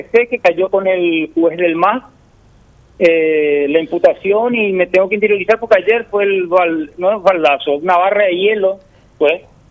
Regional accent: Paraguay; que les agradezco y les aplaudo como paraguayos

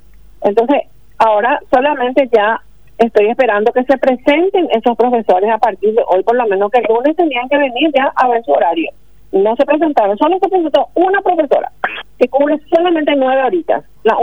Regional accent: Barrero Grande, Cordillera, Paraguay; yo soy de Barrero Grande, la ciudad de La Chipa, la capital de la República de La Chipa.

